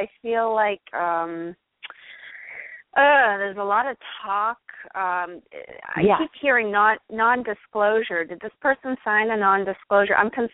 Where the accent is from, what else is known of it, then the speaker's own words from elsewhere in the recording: Manchester, Massachusetts, United States; I grew up in Manchester near Gloucester.